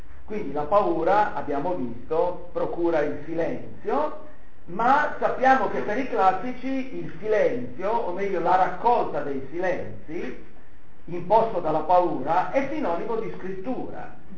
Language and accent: Italian; Liguria, Italy; poi sono ligure, non posso buttare qualcosa.